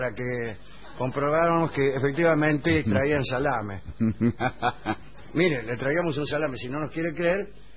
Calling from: Paraguay; de Paraguay.

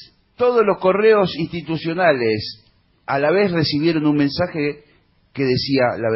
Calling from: Córdoba, Argentina; de Córdoba.

